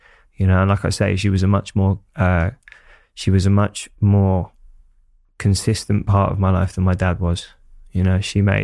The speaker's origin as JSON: {"language": "English", "town": "Hackney", "region": "London", "country": "United Kingdom", "tie": "born or raised there", "said": "People always go, it must have been really tough growing up in Hackney, but I didn't know any different."}